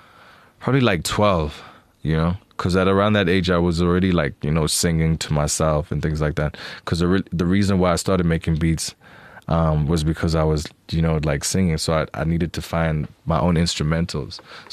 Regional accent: Eastern Cape, South Africa; Yeah, I'm from the Eastern Cape. I was born at Bushra.

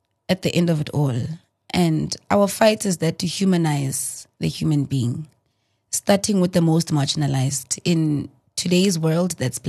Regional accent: South Africa; No, but I am South African.

